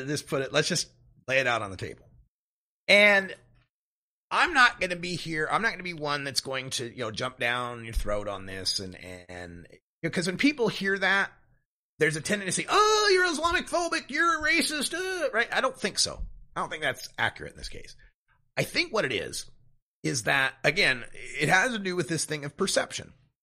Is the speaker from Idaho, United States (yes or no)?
yes; Idaho, United States; completely outside of my reality growing up in Idaho.